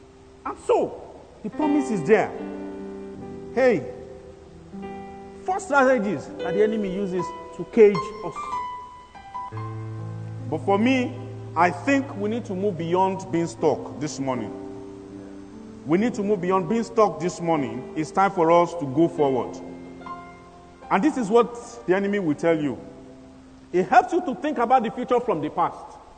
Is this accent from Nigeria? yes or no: yes; Nigeria; born there; If not that I was born in Nigeria, my life would have been transformed.